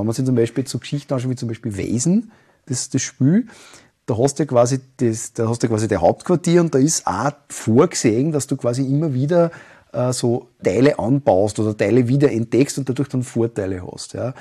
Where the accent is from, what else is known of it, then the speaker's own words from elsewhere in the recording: Upper Austria, Austria; Und ich darf Haxen sagen, ich bin Oberösterreicher